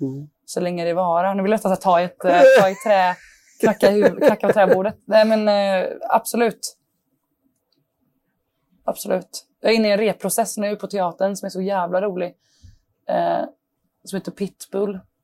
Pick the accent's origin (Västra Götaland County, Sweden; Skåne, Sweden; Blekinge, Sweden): Västra Götaland County, Sweden; Jag har kompisar där jag växte upp, en liten stad utanför Göteborg